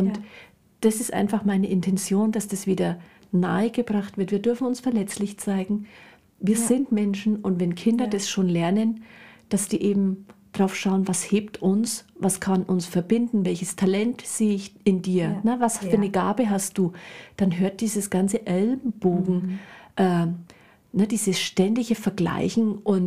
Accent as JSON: {"language": "German", "region": "Bavaria", "country": "Germany", "tie": "born or raised there", "said": "Die Karten wurden in der kleinen Druckerei in meiner Heimat gedruckt, also in Oberfranken. Das hört man natürlich auch, dass ich hier nicht aus Hamburg komme."}